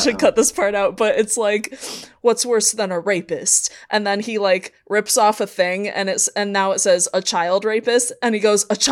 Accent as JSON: {"language": "English", "region": "Appalachia", "country": "United States", "accent": "Appalachian", "said": "My appellation is showing. so yeah, definitely does not sound good in my accent"}